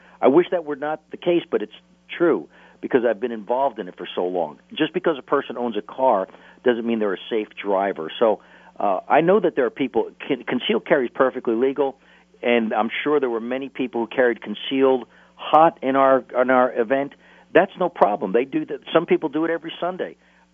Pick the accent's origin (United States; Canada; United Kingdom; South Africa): United States; New Jersey; Wait a minute. I'm from New Jersey. I was raised there. I know the mindset